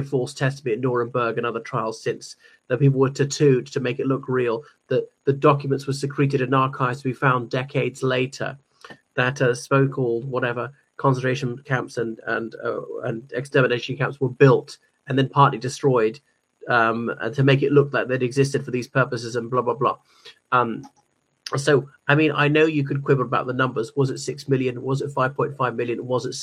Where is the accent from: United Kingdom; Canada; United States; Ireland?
Ireland; from Ireland.